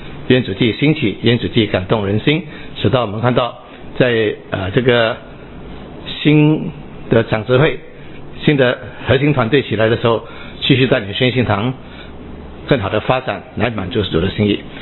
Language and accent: Chinese; Singapore; 这是我们新加坡人对我们过去这一代的政府有这样的一个信心。